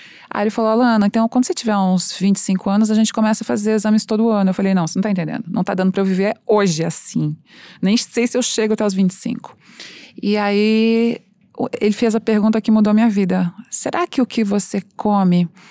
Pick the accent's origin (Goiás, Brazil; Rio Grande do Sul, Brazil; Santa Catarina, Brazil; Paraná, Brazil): Santa Catarina, Brazil; Joinville; born there; eu nasci em Joinville, e minha família tá lá em Joinville.